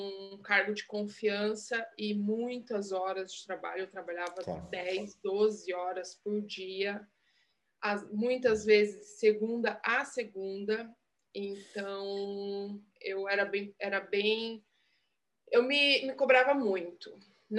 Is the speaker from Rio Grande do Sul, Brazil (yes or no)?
no; Curitiba, Paraná, Brazil; moved away as an adult; now in Portugal; hoje eu tenho 39 anos, eu sou brasileira, dá para perceber pelo sotaque. Eu sou da zona, sou da região sul do Brasil, de Curitiba. Vivo aqui em Portugal, vai fazer 4 anos.